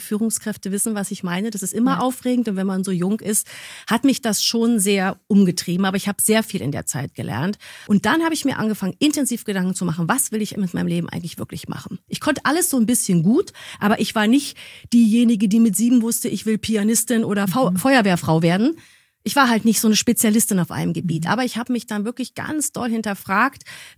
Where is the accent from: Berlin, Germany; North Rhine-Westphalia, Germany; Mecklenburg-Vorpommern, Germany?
Berlin, Germany; Und als Berlinerin bin ich dann zur Funkausstellung gefahren